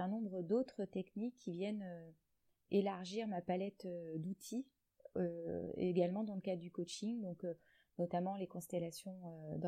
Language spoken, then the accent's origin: French; central France, France; now in Dijon, France; Je suis originaire moi du centre de la France et j'ai atterri dans la région de l'Est, au secteur de Dijon, pour mes études.